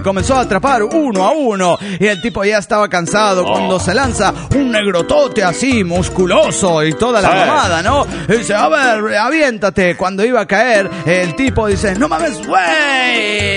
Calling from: Bahía Blanca, Buenos Aires Province, Argentina; de Bahía Blanca … Argentina.

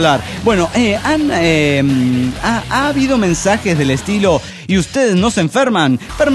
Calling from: Mexico City, Mexico; del DF mexicano.

